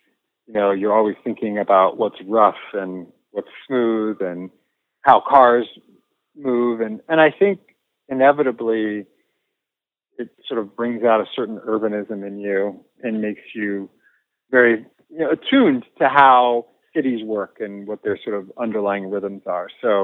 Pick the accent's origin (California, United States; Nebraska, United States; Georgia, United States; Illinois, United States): California, United States; I grew up in the Bay Area, and I went to college in Southern California. And then I moved to New York after starting my journalism career. And I moved back home after 10 years. Moved back to the Bay Area.